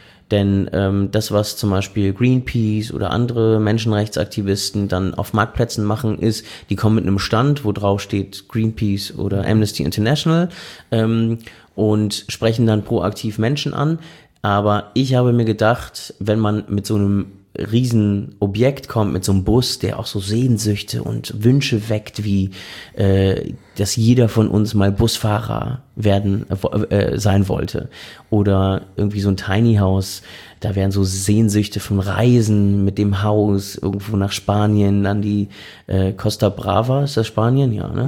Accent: Berlin, Germany; da, wo ich herkomme, nämlich Berlin

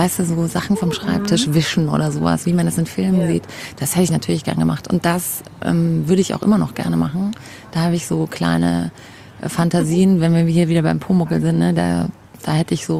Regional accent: Munich, Bavaria, Germany; born there; ich bin in München geboren, genau, war dann längere Zeit auch weg aus München. Und dann hat es mich wieder her verschlagen

